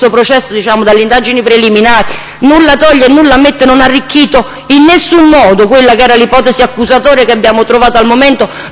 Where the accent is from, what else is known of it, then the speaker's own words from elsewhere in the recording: Naples, Campania, Italy; Sapete, io vengo da Napoli